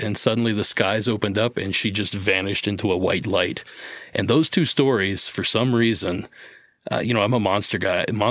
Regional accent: Ohio, United States; The first one took place in my home state of Ohio

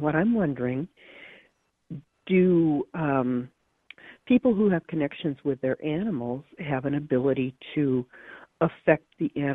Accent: Wisconsin, United States; Yes, I am. … I'm from Wisconsin.

